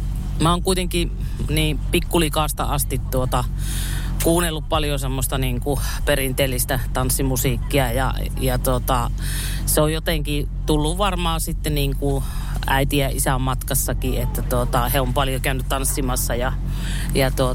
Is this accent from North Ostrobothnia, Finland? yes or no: yes; Oulu, North Ostrobothnia, Finland; mä oon oululainen laulaja, tehnyt tosi kauan jo tanssimusiikkia